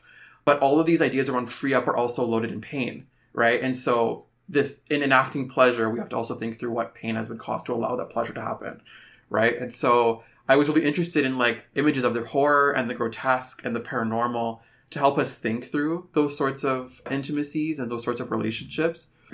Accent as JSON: {"language": "English", "country": "Canada", "tie": "born or raised there", "said": "So it's kind of interesting now to like be born and raised in Canada."}